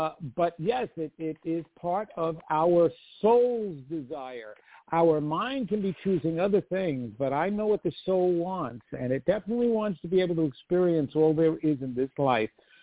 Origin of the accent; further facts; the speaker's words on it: Sicily, Italy; Sicilian.